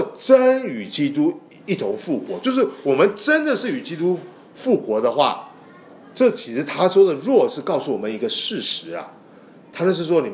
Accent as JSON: {"language": "Chinese", "country": "China", "said": "特别是我们中国人哦，我们中国人跟别人问你一个东西"}